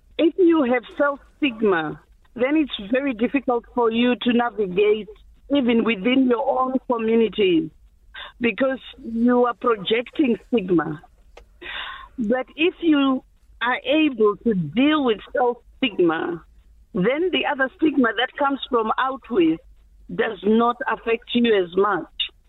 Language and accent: English; Zimbabwe; I'm from Zimbabwe.